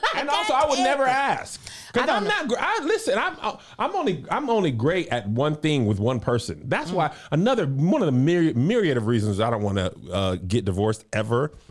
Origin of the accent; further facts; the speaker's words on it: the South, United States; This is a whole college experience. We're from the South.